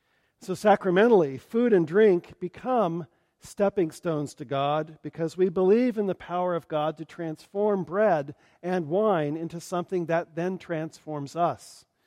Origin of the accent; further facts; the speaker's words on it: United States; I am grateful for the freedom afforded me as an American, especially an American of white heritage, raised with a good education